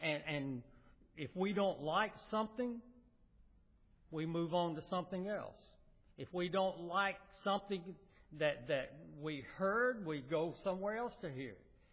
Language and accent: English; Huntsville, Alabama, United States; Of course, Ann and I grew up in Huntsville, Alabama, the Space and Rocket Center city.